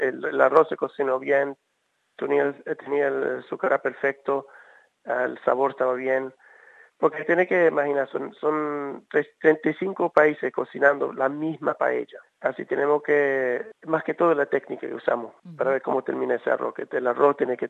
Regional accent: Australia; also born or lived in Venezuela; Mis padres son de la isla Canaria, pero yo nací en Venezuela y me crié aquí en Australia. Sí, un poquito de mezcla ahí.

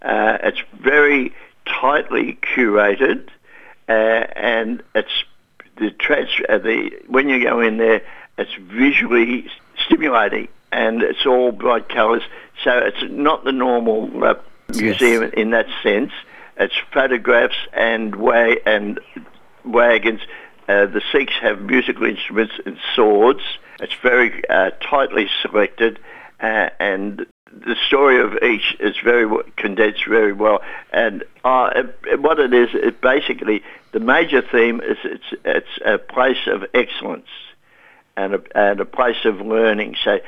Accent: Hamilton, Victoria, Australia; I grew up in Hamilton

